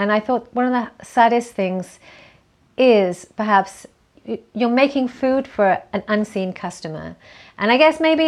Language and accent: English; United Kingdom; I mean, I'm British, so that means French fries